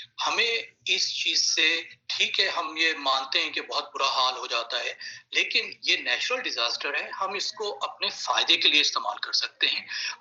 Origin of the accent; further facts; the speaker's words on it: Karachi, Sindh, Pakistan; کراچی میں میں پلا بڑا ہوں, وہاں اس وقت بھی بارشیں ہوتی تھی